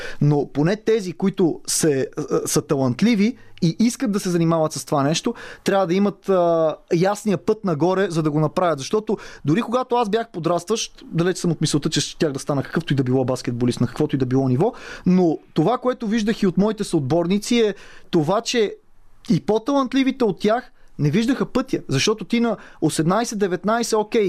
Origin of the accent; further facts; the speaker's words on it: Sofia, Sofia City, Bulgaria; особено ето ние сме софиянци, в София наблюдаваме проектите